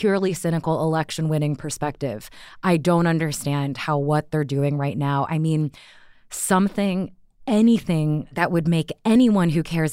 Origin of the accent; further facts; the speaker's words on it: Texas, United States; You know, I grew up in Texas around people who consider themselves pro-life.